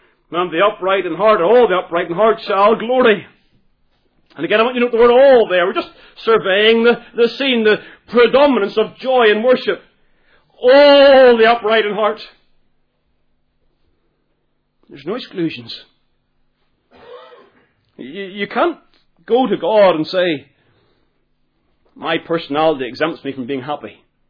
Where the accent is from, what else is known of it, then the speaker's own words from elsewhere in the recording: Northern Ireland, United Kingdom; Because I've got a melancholy. I'm from Ulster, you know. I'm not allowed to be happy and be from Ulster.